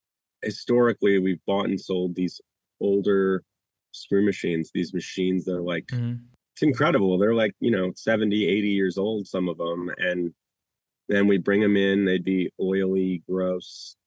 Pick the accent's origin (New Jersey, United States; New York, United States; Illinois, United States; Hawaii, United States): Illinois, United States; Chicago; I'm from Chicago. It's like my favorite movie.